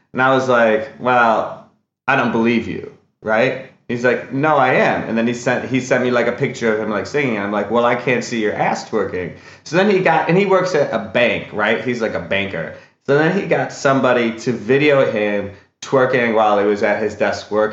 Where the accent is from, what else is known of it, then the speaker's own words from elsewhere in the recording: Wisconsin, United States; Ooh, waffles, because, man, I'm from Wisconsin, and you can hold so much butter in those crevasses.